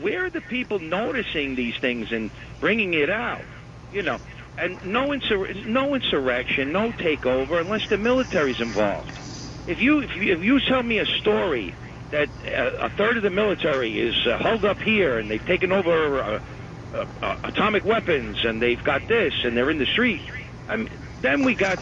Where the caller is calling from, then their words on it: Riverdale, United States; I'm calling from Riverdale.